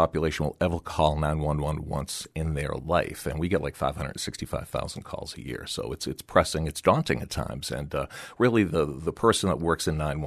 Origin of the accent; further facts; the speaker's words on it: Boston, Massachusetts, United States; I'm from the Boston area, so I absolutely know what you're talking about.